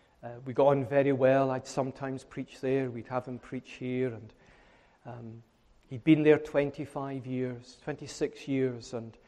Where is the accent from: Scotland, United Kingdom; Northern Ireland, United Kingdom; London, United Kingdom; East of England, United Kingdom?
Scotland, United Kingdom; I know I'm Scottish, but bear with me. The accent will help you.